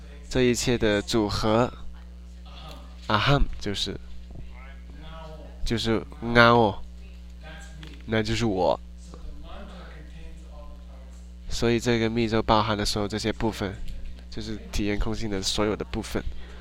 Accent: Germany; accent: German; Chinese is a second language; 就是我这个德国口音，超级酷

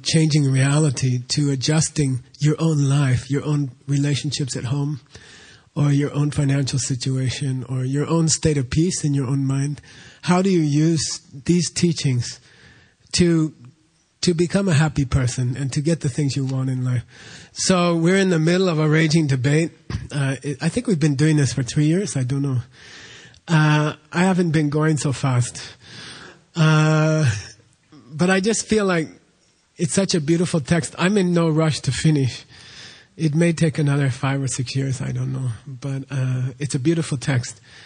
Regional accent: Arizona, United States; I didn't like New York at all. I came from Arizona.

